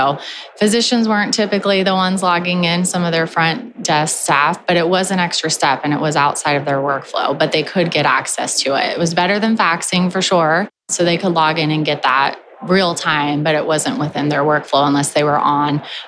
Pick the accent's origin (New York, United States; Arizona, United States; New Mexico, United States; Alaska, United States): Arizona, United States; moved away as an adult; So I grew up in Arizona. I moved out to Colorado for soccer for college and I fell in love with it.